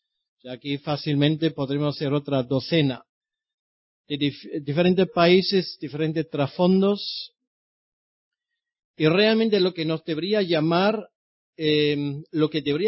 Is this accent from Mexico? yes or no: no; Germany; no solamente soy alemán, soy pastor alemán.